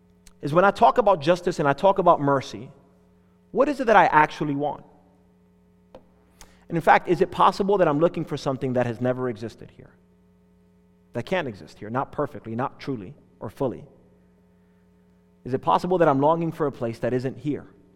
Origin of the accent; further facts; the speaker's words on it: Northern United States, United States; I'm not from the South. I'm a Northerner, and sometimes I can think a way about Southerners